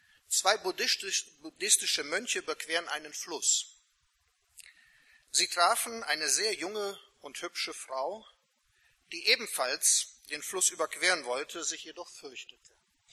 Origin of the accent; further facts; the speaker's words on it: Croatia; now in Germany; Ursprünglich komme ich aus Kroatien. Bin aber die längste Zeit meines Lebens in Deutschland.